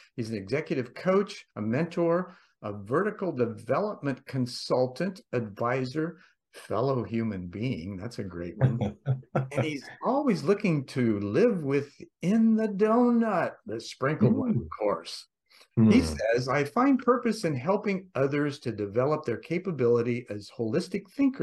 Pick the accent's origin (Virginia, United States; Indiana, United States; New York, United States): Indiana, United States; Indiana University in Bloomington, my home state.